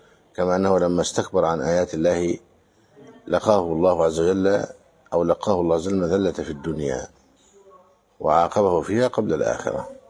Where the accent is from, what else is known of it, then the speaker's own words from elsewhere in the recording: Egypt; نمدح بلدنا مصر بما جاء في النصوص.